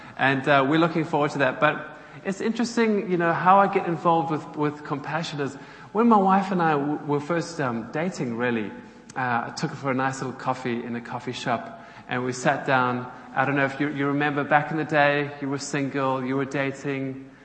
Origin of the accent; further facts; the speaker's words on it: Cape Town, Western Cape, South Africa; now in Newcastle, United Kingdom; So you can hear from my accent. I'm South African. I come from a little town called Cape Town.